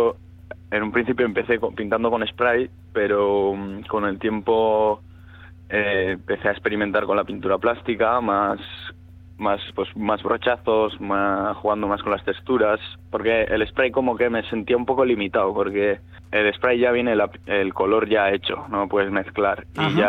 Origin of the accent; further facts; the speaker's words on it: Pasaia, Basque Country, Spain; Sí, soy de Pasay San Pedro.